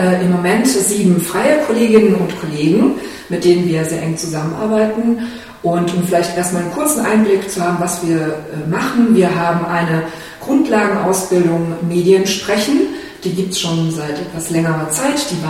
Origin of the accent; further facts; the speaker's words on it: Baden-Württemberg, Germany; Ich komme auch aus Baden-Württemberg, allerdings aus Baden, nicht aus Schwaben wie Lilia.